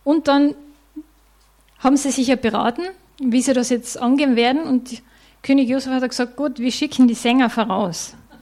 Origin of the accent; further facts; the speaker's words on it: Austria; Als Österreicher beschweren wir uns recht gern, wenn ich das so sagen darf.